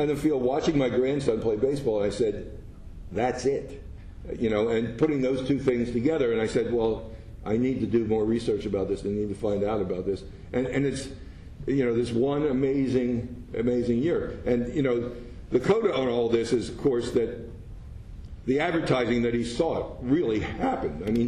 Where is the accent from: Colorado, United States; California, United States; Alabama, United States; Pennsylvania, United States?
Pennsylvania, United States; Philadelphia; I'm from Philadelphia, but so, you know, it would make sense that they're around there, yeah.